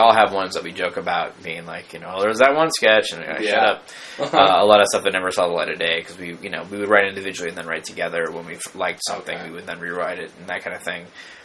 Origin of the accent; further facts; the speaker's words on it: Michigan, United States; at least when I grew up in Michigan and I moved out to California, like, they weren't necessarily that into comedy stuff